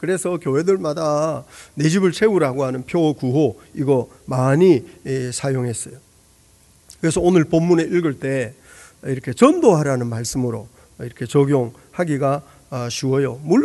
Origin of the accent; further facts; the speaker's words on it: Busan, South Korea; 부산에서 자랐어요. 40년을.